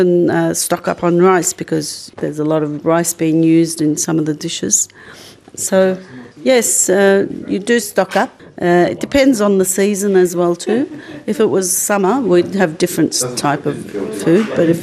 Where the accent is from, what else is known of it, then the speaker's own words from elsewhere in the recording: Australia; My parents migrated. They chose Australia as their home and we grew up in Australia